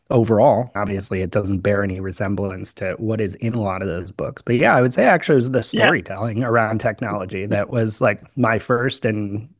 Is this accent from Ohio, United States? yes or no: yes; Euclid, Ohio, United States; born there; I was born in Euclid, Ohio, which is right outside Cleveland, where I don't live in Euclid now, but live right outside Cleveland at the moment, which is great.